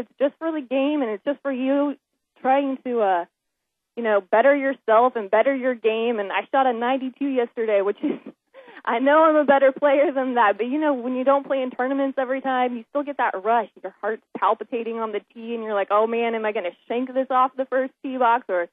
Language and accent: English; Santa Barbara, California, United States; I'm originally from Santa Barbara, California